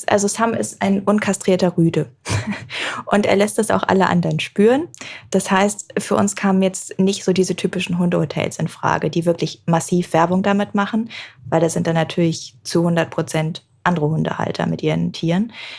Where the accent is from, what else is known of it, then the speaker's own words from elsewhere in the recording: Hamburg, Germany; wie du gerade schon gesagt hast. Ich komme aus Hamburg